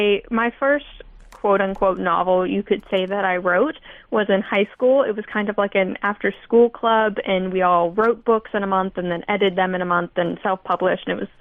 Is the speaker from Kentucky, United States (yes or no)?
yes; Owensboro, Kentucky, United States; I am calling in from Owensboro, Kentucky.